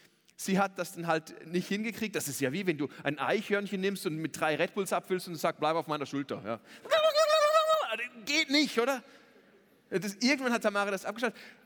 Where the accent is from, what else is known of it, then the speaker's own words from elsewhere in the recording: Switzerland; Ich kenne das in der Schweiz ja gar nicht. Ich wohne in einem Dorf mit 800 Seelen.